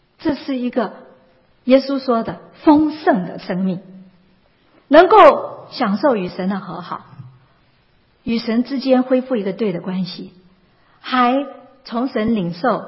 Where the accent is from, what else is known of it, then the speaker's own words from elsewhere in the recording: China; 我们中国人过年杯子打碎了岁岁平安